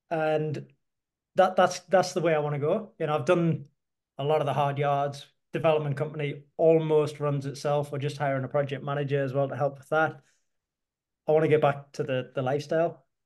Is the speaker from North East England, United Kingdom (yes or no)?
yes; Newcastle, North East England, United Kingdom; I'm from Newcastle and I love property.